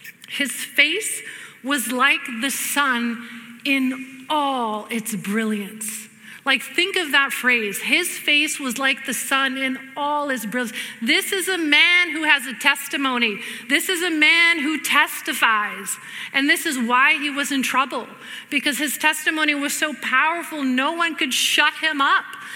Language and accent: English; Greece; I'm from Greece, and we do infant baptism. Because it's an Orthodox country.